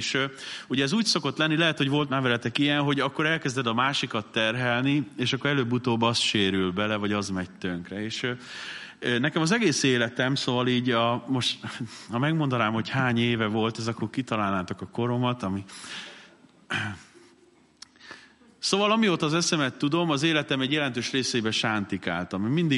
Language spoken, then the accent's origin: Hungarian; Mosonmagyaróvár, Győr-Moson-Sopron, Hungary; én Mosonmagyaróváron nőttem fel